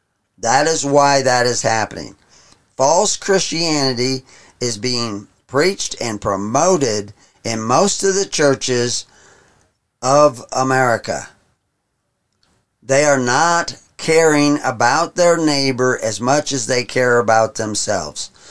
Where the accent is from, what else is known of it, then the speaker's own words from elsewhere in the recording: the South, United States; I grew up in the South. I've seen the prejudice and bigotry. I was shocked by it.